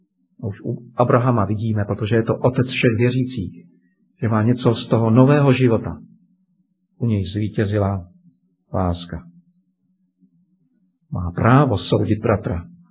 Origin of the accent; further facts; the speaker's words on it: Moravian-Silesian Region, Czechia; Pocházím z Těšínska, to víte